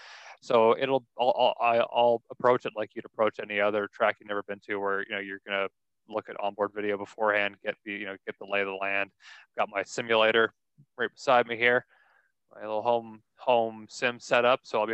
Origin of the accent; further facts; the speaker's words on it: Toronto, Ontario, Canada; my hometown race, the Toronto Indy, that's a big one for us.